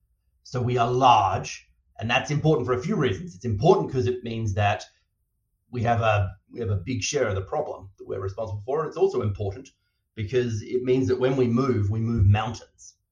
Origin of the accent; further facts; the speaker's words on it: Australia; yes, I am very Australian.